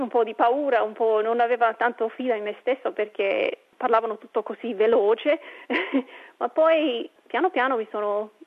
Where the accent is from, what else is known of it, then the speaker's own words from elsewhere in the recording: Brisbane, Queensland, Australia; Sono cresciuta qui a Brisbane, in Queensland, e sono stata sempre qui. Non sono mai stata, diciamo, a vivere in Italia